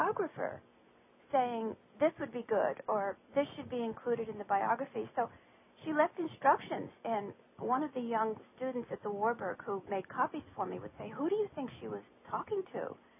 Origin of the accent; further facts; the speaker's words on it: United States; I'm not a scholar, and I'm American, and I'm a woman.